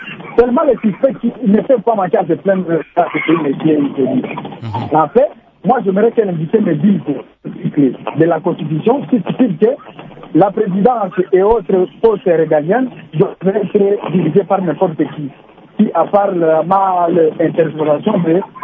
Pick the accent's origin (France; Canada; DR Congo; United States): DR Congo; je l'ai soutenue à 100% en tant que Congolais.